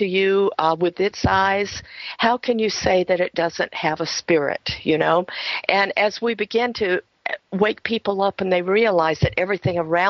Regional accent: the South, United States; I know I grew up in the South and in a culture that didn't believe a dog had a soul

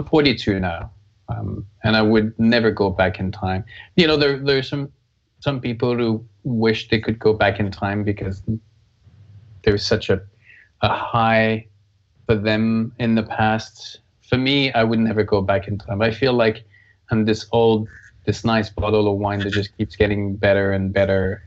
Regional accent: Canada; now in United States; I've been living in the States. I lived in the States for about 20 years. I'm Canadian. But I lived in the States for 20 years

